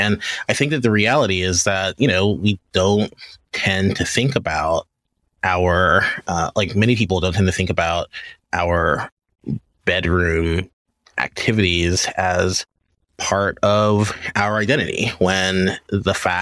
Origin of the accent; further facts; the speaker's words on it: Louisiana, United States; and so I grew up in Louisiana, and there were still laws criminalizing sodomy on the books